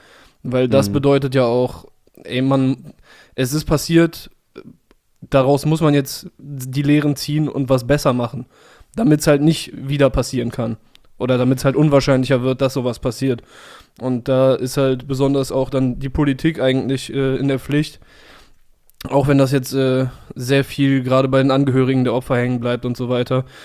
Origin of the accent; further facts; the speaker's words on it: Cologne, North Rhine-Westphalia, Germany; Das ist ja für mich als Kölsche Jung so fast wie so ein an Karneval Samstag